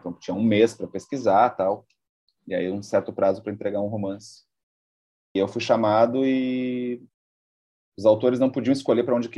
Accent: Porto Alegre, Rio Grande do Sul, Brazil; Ela era muito semelhante ao ambiente que eu já cresci aqui em Porto Alegre e tal.

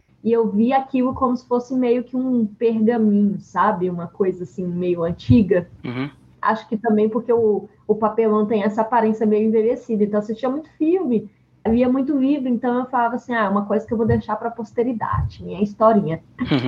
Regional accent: Formosa, Goiás, Brazil; Sou de Formosa, Goiás, interior de Goiás. Meu pai e minha mãe são comerciantes.

